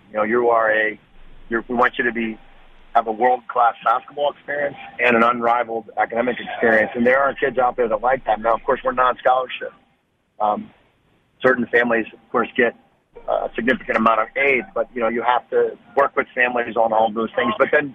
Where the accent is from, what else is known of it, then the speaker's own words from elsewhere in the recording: Indiana, United States; I wanted to play at Indiana or Butler. I'm from Indiana